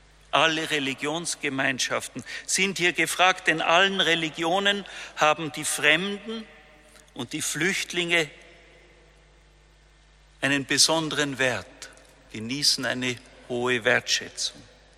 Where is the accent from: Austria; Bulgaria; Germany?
Austria; ob bei uns in Österreich, in Europa, das christliche Erbe, das Evangelium noch lebt und gilt